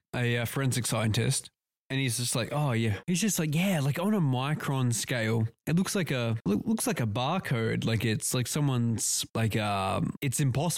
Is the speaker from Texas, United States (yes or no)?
no; New York, United States; Hey, it's me. I'm from New York.